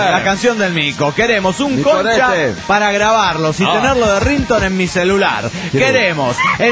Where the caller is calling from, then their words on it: Morelia, Michoacán, Mexico; de Morelia, Michoacán, México